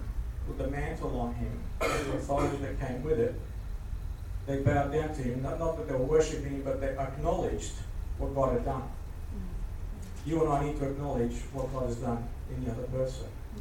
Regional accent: Australia; If I said, g'day, mate, they would have known, well, I'm an Aussie, right?

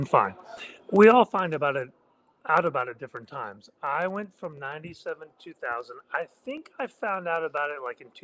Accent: Missouri, United States; Well, I grew up in Southwest Missouri in a small town. I grew up Methodist.

